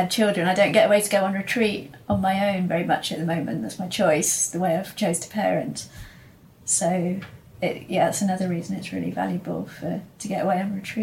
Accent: South West England, United Kingdom; growing up in Devon, I'm very much into that side of things

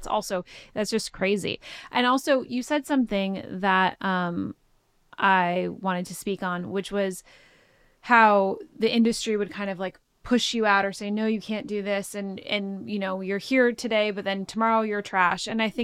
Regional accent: Los Angeles, California, United States; Even growing up in Los Angeles and the pools of people I grew up with and my dad's career at Warner Brothers

